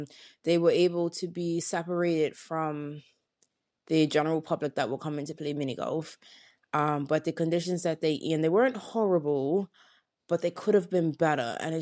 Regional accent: Bermuda; And I am from Bermuda. We don't have We don't have alligators in Bermuda.

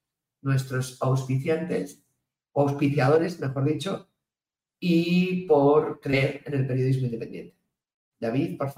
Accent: Piura, Peru; como buen piurano

